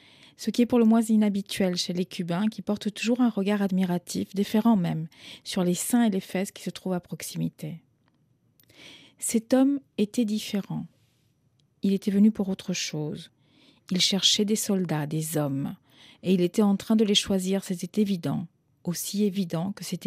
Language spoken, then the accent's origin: French; Argentina; also born or lived in Havana, Cuba; Je suis née à La Havane, ça je le sais. Sous quelle identité, je ne sais pas, je l'ignore. Je suis arrivée en Argentine très très tôt et j'ai été inscrite comme étant née en Argentine.